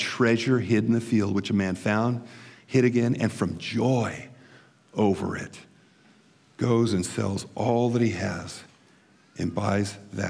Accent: California, United States; When I was 15 years old, growing up in California, I got my first bona fide job as a busboy in a restaurant

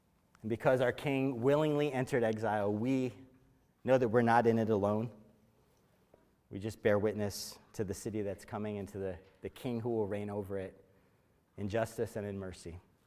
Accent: Philadelphia, Pennsylvania, United States; last year was exciting. I was from Philly. The Eagles won.

